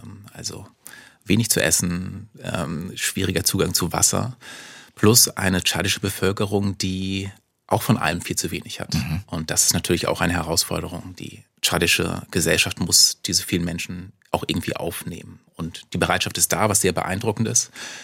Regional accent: Itzehoe, Schleswig-Holstein, Germany; born there; Also ich bin in Itzehoe in Schleswig-Holstein geboren.

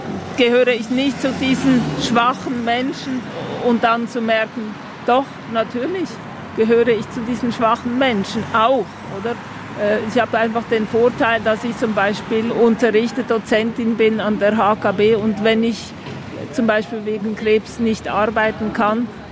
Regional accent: Lörrach, Baden-Württemberg, Germany; born there; geboren in Lörrach. Ich bin 58 Jahre alt.

